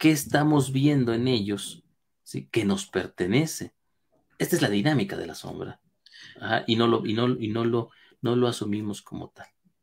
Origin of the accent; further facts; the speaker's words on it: Mexico; en mi país, en México